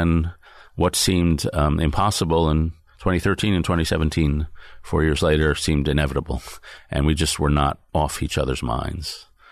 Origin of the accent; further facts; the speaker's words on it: New York City, New York, United States; Yeah, my parents were, I guess you would say, mostly secular Jews. We grew up near Greenwich Village.